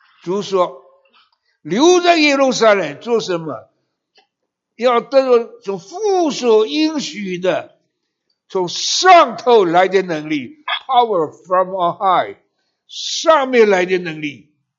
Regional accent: China; 不是因为我是中国人，所以这样讲。

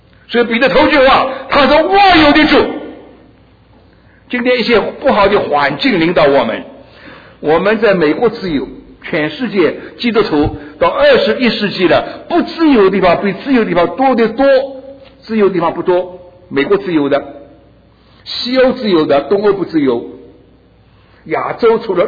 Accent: China; 我是中国人，我的托付为了中国人，我的知识为了中国。

